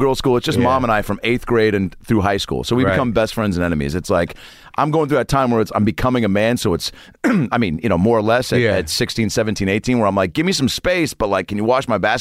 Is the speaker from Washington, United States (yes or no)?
yes; Lake Forest Park, Washington, United States; But I grew up in Lake Forest Park, which is about 25 minutes north of the city.